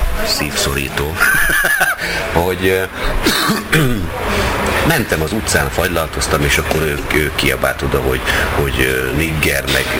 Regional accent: Berkesz, Szabolcs-Szatmár-Bereg, Hungary; hivatalosan 18 éves koromig, tehát nagykoromig állami gondozott voltam. Ennek következtében az intézetben, ahol én nőttem, fölnőttem, cseperedtem, 8 éves koromtól voltam ott, egy Berkesz nevű faluban volt egy ilyen gyermekotthon

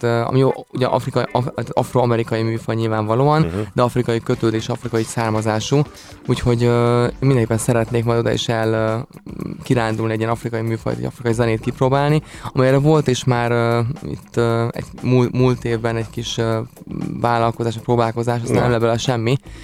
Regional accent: Germany; szokták rám mondani, hogy kozmopolita vagyok, mert Németországban nőttem fel, Franciaországban diplomáztam

